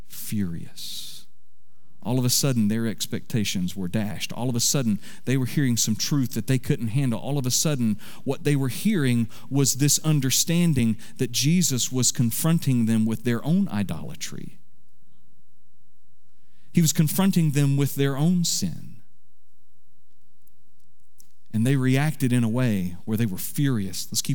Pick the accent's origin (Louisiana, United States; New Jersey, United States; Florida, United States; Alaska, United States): Florida, United States; I'm from Florida, and the thing that I love about the flight that we take to Florida when we're able to do that is that it is 1 hour long.